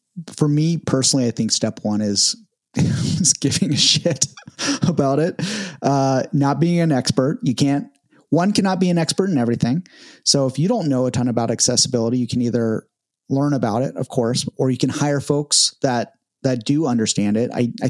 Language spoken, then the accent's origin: English; California, United States; Because I am from California and I have very tender sensitivity to temperature.